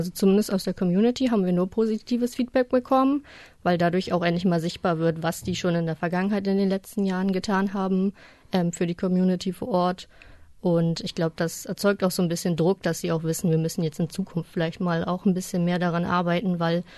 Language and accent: German; Buxtehude, Lower Saxony, Germany; also born or lived in Osnabrück; Ich komme ursprünglich aus Buxtehude, bin aber zwischendurch fürs Studium weggezogen nach Osnabrück und bin jetzt letztes Jahr wieder hergezogen.